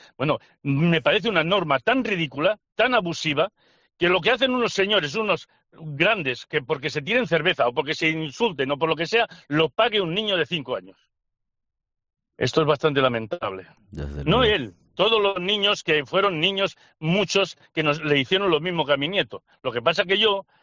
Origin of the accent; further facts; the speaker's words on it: Girona, Catalonia, Spain; que nosotros somos de Gerona, sí. Y eso... o de Girona, como queréis decirle.